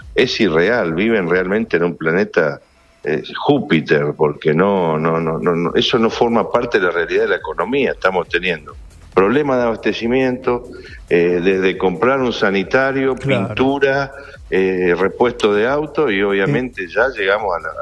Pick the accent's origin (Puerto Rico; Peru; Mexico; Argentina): Argentina; Santa Fe; no teníamos por qué financiar la AFIP como santafesino o el Estado santafesino